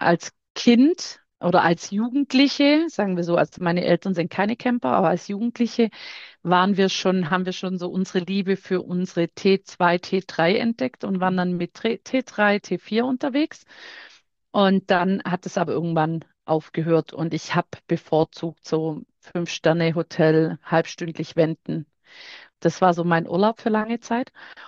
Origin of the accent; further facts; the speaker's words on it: Baden-Württemberg, Germany; Ja, wir kommen, wie man vielleicht hört, ich sage ja immer, man hört es nicht, kommen wir so aus der Schwabenecke. Also wir sind zwischen Bodensee und Schwarzwald, sind wir zu Hause